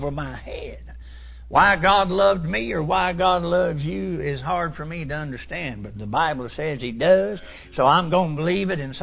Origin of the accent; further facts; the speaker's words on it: Gulfport, Mississippi, United States; born there; I was born in Gulfport, Mississippi, 1948.